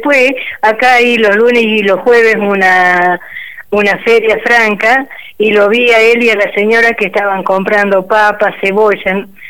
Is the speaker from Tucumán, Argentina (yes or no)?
yes; Río Seco, Tucumán, Argentina; como es mi pueblo acá en Río Seco, que está dentro del departamento de Montero, más o menos una hora 20 de la capital.